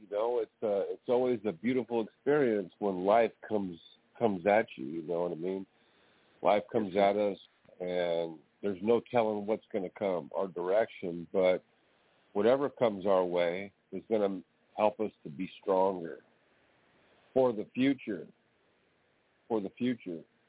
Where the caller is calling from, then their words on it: California, United States; I'm calling from California.